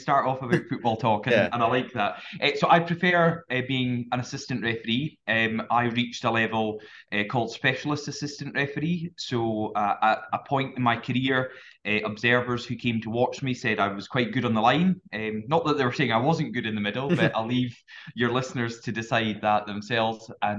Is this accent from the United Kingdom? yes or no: yes; Scotland, United Kingdom; I personally think it's quite good that someone who was born and brought up in Moray, who started his refereeing career, as I say, in the local welfare matches and schools football around Moray